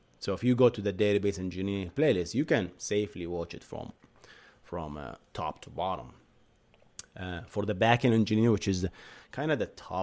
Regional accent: Bahrain; now in United States; And yes, I am from Bahrain. Yes, originally. I moved to the state 2015.

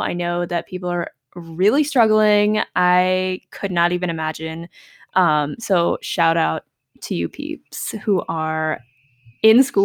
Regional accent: Ridgefield, Connecticut, United States; also born or lived in Canada / Dallas / Austin; now in Verona, United States; And I am originally from Ridgefield, Connecticut, although my hometown answer is a little bit complicated because my family has moved around a lot. So I've lived in Canada, I've lived in Dallas, I've lived in Austin, I'm now currently in Verona, New Jersey.

